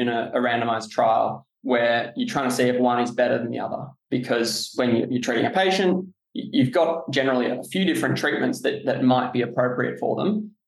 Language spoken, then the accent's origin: English; Sydney, New South Wales, Australia; but I am from Sydney, so that might give it away a little bit.